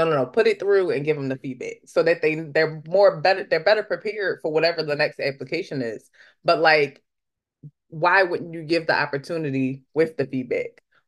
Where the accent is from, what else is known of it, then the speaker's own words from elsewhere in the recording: Philadelphia, Pennsylvania, United States; I was brought up in Philly at a time when it was in the 90s